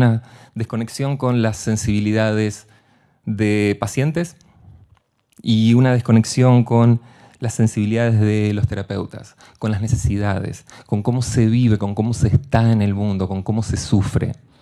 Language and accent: Spanish; Argentina; Como buen argentino hemos terminado de planificar esto hace un par de horas